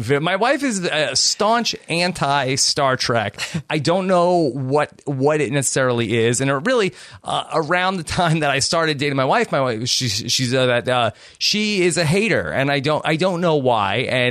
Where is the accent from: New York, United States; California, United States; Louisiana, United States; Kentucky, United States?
New York, United States; Long Island; I grew up on Long Island